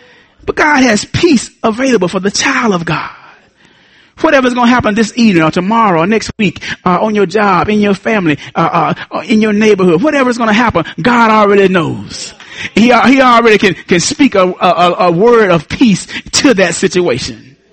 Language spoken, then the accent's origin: English; Arkansas, United States; I'm from Arkansas. We used to play them in football.